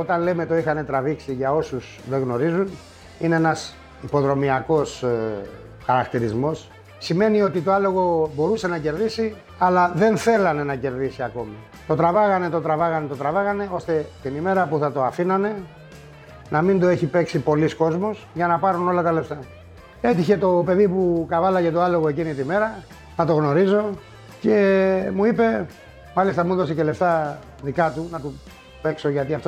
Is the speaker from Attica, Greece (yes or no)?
yes; Korydallos, Attica, Greece; also born or lived in Piraeus; Γεννήθηκα το 1961 στον Πειραιά. Μεγάλωσα στον Κορυδαλό. 10 με 11 χρονών έφυγα και πήγα στις Τζιφιές.